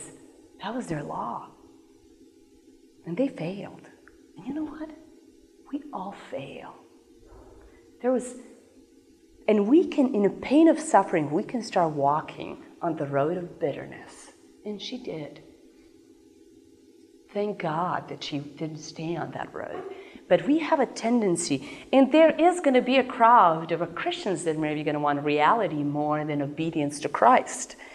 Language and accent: English; Serbia; I mean, I'm Serbian, I grew up in Serbia, and when I was visiting the United States